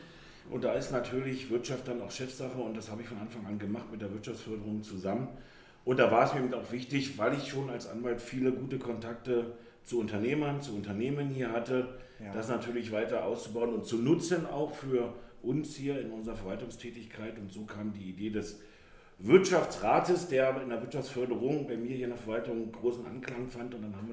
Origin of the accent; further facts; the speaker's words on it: Schönebeck, Saxony-Anhalt, Germany; now in Barby, Germany; 49 Jahre, werde 50 Jahre dieses Jahr, bin in zweiter Ehe verheiratet, wohne mittlerweile in Barbie, obwohl ich den Großteil des Tages hier in meiner Heimatstadt Schönebeck verbringe.